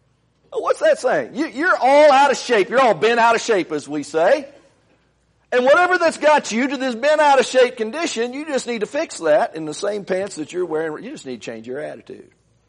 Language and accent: English; Indiana, United States; I grew up in Indiana. But there's a lot to be thankful for being a Hoosier.